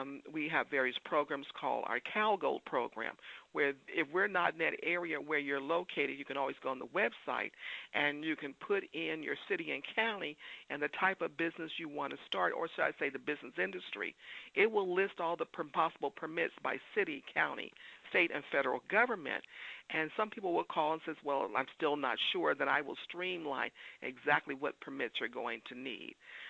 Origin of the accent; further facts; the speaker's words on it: Oakland, California, United States; I was raised in Northern California in East Oakland. My father was in the Navy.